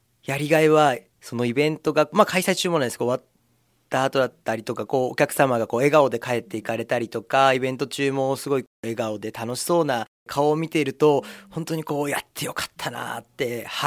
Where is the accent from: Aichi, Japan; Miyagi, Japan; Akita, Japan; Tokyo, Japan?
Miyagi, Japan; Sendai; now in Fujisawa, Japan; 実は僕は宮城県の仙台市が出身でして、で7年ほど前に藤沢の方に移住してきました。